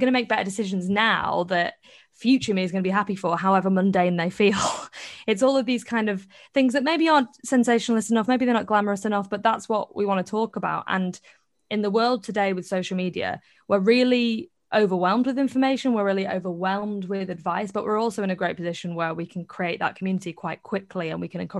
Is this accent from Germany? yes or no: no; Liverpool, North West England, United Kingdom; I'm from Liverpool and I went to Union Leeds.